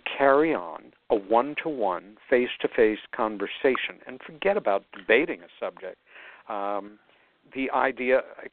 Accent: New York City, New York, United States; back in my hometown of New York City, usually once a month unless I'm on the road.

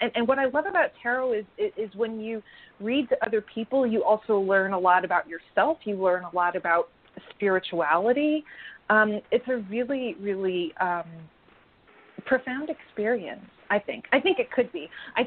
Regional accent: Connecticut, United States; I grew up in Connecticut. We had this, you know, like a metaphysical shop in our town.

